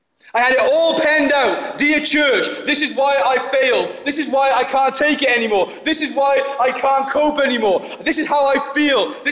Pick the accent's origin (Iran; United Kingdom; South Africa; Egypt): United Kingdom; We're so British that we don't do that.